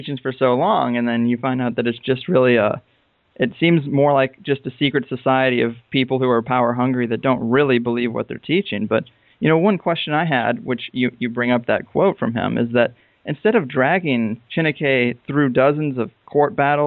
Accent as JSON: {"language": "English", "region": "Midwest", "country": "United States", "tie": "born or raised there", "said": "I grew up in the Midwest where it's definitely prevalent"}